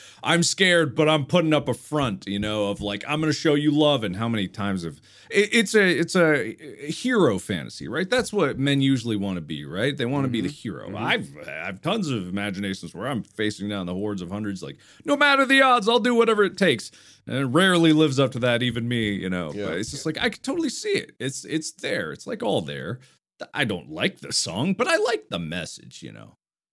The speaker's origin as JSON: {"language": "English", "town": "Milford", "region": "Ohio", "country": "United States", "tie": "born or raised there", "said": "where I grew up in Cincinnati, Ohio, outside, actually, the city, in the small city, Milford."}